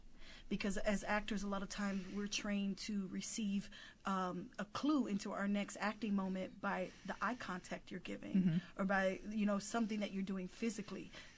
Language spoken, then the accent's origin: English; Bronx, New York, United States; accent: New York; also born or lived in Puerto Rico; And it was really interesting because I'm from the South Bronx, New York.